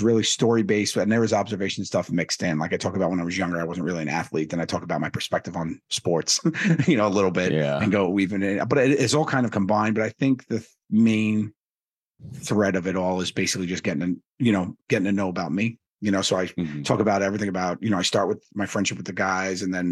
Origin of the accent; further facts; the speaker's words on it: Staten Island, New York, United States; So, but yeah, so growing up in Staten Island was a thing.